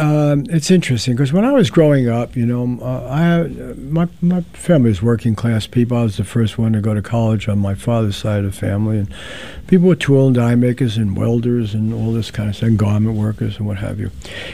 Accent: Bronx, New York, United States; but I grew up in the Bronx with public schools.

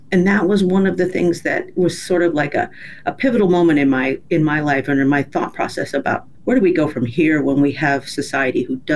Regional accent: Oregon, United States; I was born and raised here in Oregon for the most part

